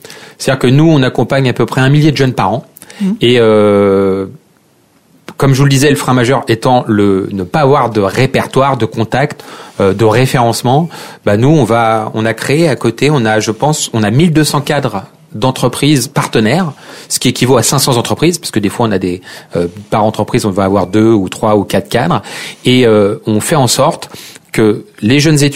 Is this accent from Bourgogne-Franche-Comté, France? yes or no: no; Herblay, Île-de-France, France; Bah moi je suis valdoisien, j'ai grandi à Herblay, maintenant j'habite en Dilly